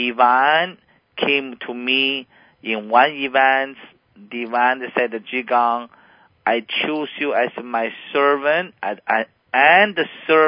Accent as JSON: {"language": "English", "country": "China", "second_language": "English", "said": "My background, I came from China. When I was at the age 6, I met a Tai Chi master. I went to the park with my parents."}